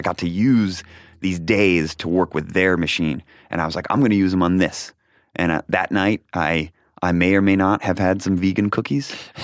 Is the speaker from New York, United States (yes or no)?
yes; Rochester, New York, United States; born there; I was born in Rochester, New York.